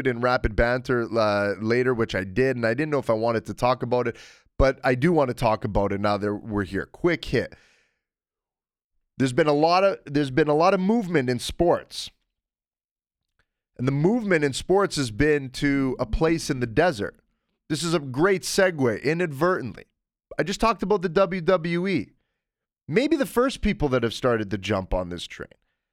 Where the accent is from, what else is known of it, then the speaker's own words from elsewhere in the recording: Canada; I also love it, being a Canadian, for the MLS.